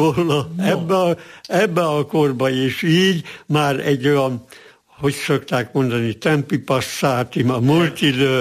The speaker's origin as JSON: {"language": "Hungarian", "region": "Győr-Moson-Sopron", "country": "Hungary", "tie": "born there", "said": "holott a győri székesegyháztól 8 kilométerre, 9 kilométerre születtem, mert én a szülőfalomban születtem, tehát nem a győri kórházban."}